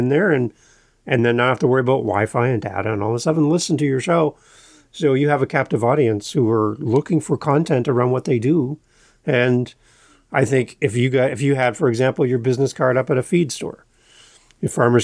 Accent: Ontario, Canada; I grew up in Northern Ontario, Canada.

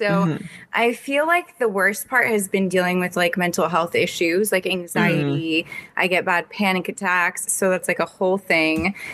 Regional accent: Los Angeles, California, United States; So I'm from LA originally, and my mom, my family, nobody was in fashion, but I really, really loved it a lot.

